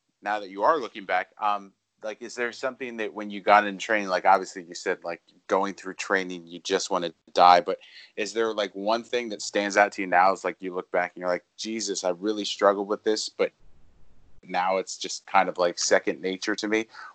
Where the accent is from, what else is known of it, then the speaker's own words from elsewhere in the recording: Lancaster, Pennsylvania, United States; Myself, I'm from Lancaster, so not too far off, but that's kind of what I grew up knowing as well.